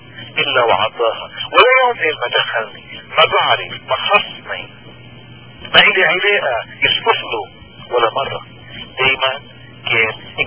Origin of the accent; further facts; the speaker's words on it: Lebanon; خلونا كلبنانيين وإن كنا وبأي صفة أو مذهب انتمينا نشهد الحقيقة